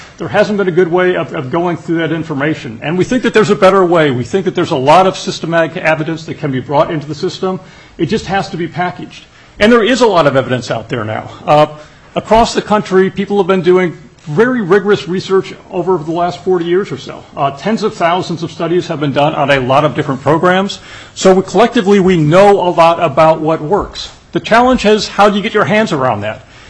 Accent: Florida, United States; So I was from Florida, and I can say that I think that if this continues, you could be a rival for the winter tourism trade throughout the country.

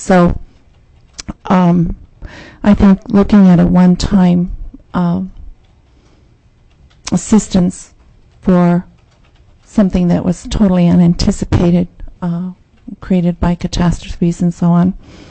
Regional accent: Glen Allen, Virginia, United States; First of all, I'm from the Glen Allen area.

